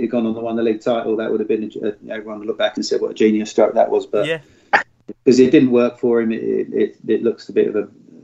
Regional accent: Guildford, South East England, United Kingdom; Guildford's my hometown, as you rightly said

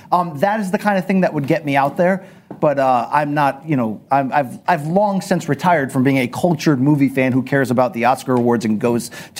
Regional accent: Connecticut, United States; Not a cultured area of Connecticut. I grew up in a factory town.

